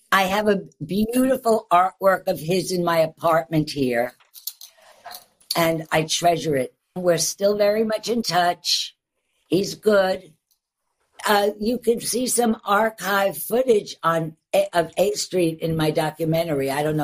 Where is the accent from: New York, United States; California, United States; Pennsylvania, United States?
New York, United States; Queens; also born or lived in Manhattan; I was born in Manhattan. And when I was about, I don't know, maybe, I don't know, 10 years old, I'll say. I can't remember. We moved out to Queens.